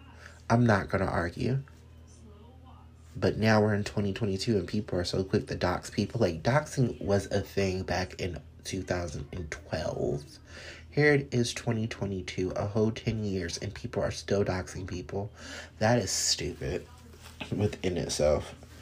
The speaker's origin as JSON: {"language": "English", "region": "the South", "country": "United States", "said": "It's easy. I'm from the South. That's what I like saying."}